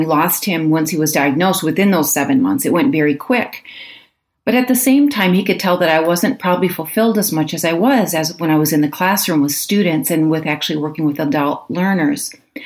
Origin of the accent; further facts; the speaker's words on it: Iowa, United States; Well, I can really say that I grew up in Northeast Iowa on a dairy farm.